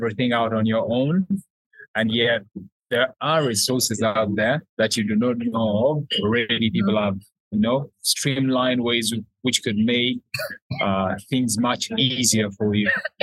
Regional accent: Kampala, Central Region, Uganda; So when I moved to Arua, because I had spent so much time growing up in Kampala, I was very curious about the region.

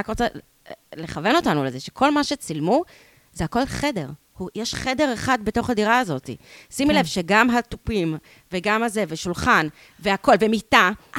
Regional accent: Tel Aviv, Tel Aviv District, Israel; מי שגדל כמוני בתל אביב, בוודאי יודע מה זה אנשים שגדלו במרכז תל אביב. אנחנו גדלנו בצפון תל אביב.

